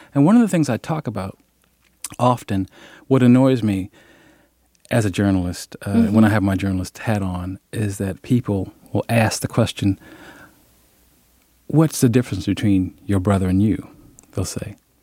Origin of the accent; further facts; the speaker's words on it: Chester, Pennsylvania, United States; moved away as an adult; also born or lived in Chicago; I spent the first 22 years of my life in Chester, Pennsylvania, where everyone knew me and everyone knew everyone by sight almost in the city